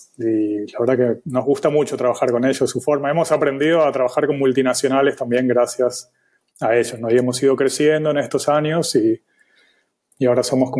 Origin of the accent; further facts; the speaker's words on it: Argentina; moved away as an adult; now in Barcelona, Spain; Yo soy argentino y en el 2000 he viajado para Barcelona.